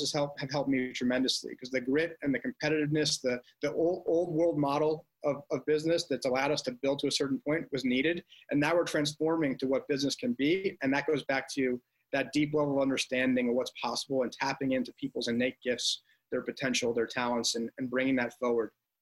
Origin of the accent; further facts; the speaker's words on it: New Jersey, United States; Originally, I'm from northern New Jersey.